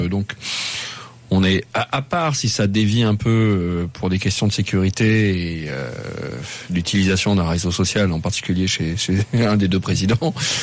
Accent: Nice, Provence-Alpes-Côte d'Azur, France; Et voilà, moi je suis niçois

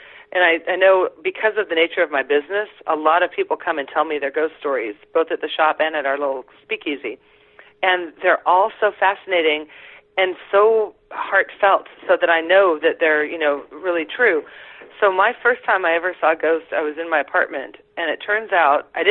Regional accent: Germany; I'm from Germany, and we don't even really talk about ghosts.

